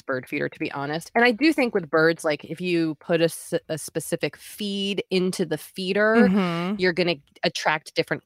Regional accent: Boston, Massachusetts, United States; also born or lived in Maine / New York City; I moved to California. Mm-hmm. I'm from Boston. I went to college in Maine. Then I moved to New York City.

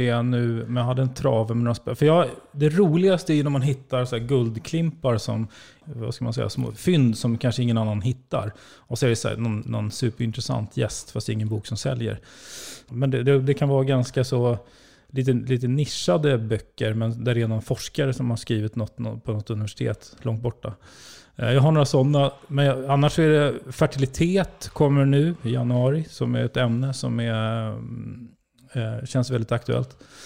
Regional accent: Nacka, Stockholm County, Sweden; Från Nacka, från Orminge. Och växte ju själv upp med skilda föräldrar. Så att jag växte inte upp i någon akademiker läshem.

